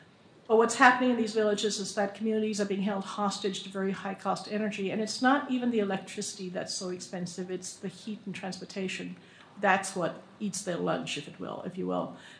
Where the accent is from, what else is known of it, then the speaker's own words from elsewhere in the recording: New Delhi, Delhi, India; moved away; Cordova was my home many years ago. It was where I immigrated. I come from India, and I came from New Delhi and literally moved here.